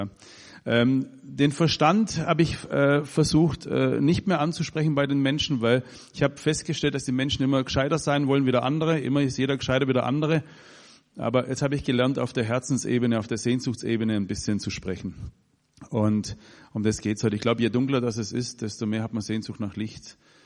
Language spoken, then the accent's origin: German; Baden-Württemberg, Germany; Und dieser Ort, wo ich herkomme, war vor 150 Jahren der ärmste Ort in Württemberg. In diesem ärmsten Ort waren wir mit die Ärmsten. Also vor euch steht der Super-GAU an württembergischer Armut.